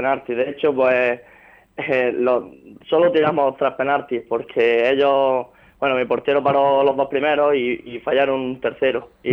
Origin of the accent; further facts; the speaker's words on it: Andalusia, Spain; Pues bueno, yo empecé aquí de chiquitito en mi pueblo, en el Huerca, y ya en infantil se fijó